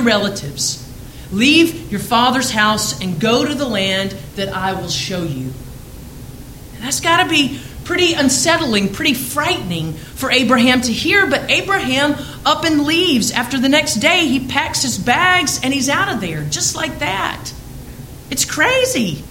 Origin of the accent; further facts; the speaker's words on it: Warrenton, Georgia, United States; Growing up in my hometown of Warrenton, Georgia, you've heard me tell stories about it before.